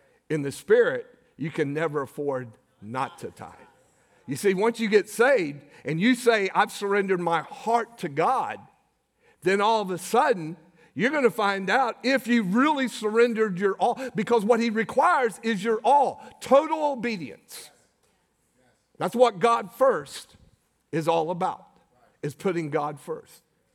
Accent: Florida, United States; I was a foreigner because I was from Florida. Because everybody else in their family was from Louisiana.

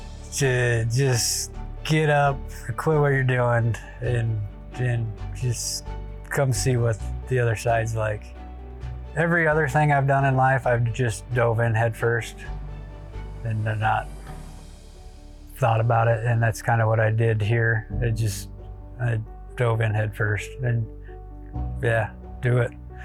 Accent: Grand Island, Nebraska, United States; I was born and raised in Grand Island.

